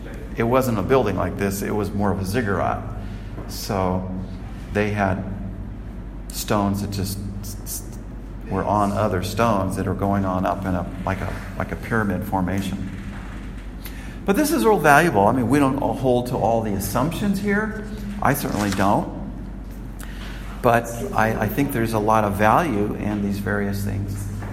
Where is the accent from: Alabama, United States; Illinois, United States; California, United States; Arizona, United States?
California, United States; I told you, for example, that I grew up in California.